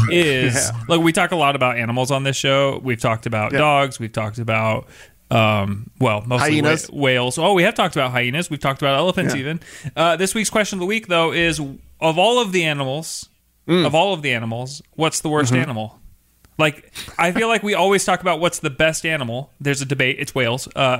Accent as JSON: {"language": "English", "town": "Seattle", "region": "Washington", "country": "United States", "said": "I'm from Seattle, and so I think that that's just my default."}